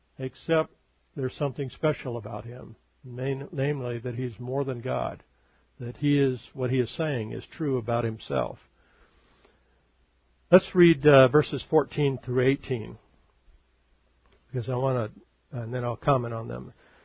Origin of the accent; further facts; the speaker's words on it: Oregon, United States; But I grew up in Oregon